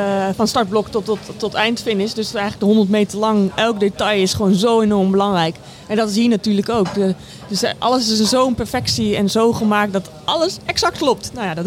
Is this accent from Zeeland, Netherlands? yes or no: no; Utrecht, Netherlands; Ik woon namelijk al 6 jaar niet in Utrecht. Nee, maar ik ben wel geboren en getogen in Utrecht.